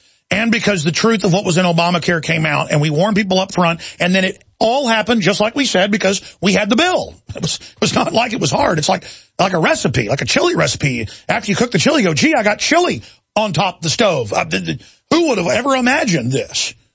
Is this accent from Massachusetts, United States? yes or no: no; Texas, United States; I'm coming to my hometown to retake free speech in Texas.